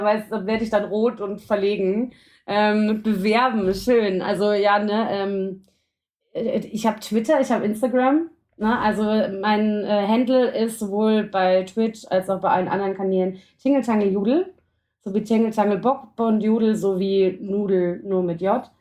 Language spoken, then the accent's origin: German; Bavaria, Germany; ich bin aus dem Raum Mittelfranken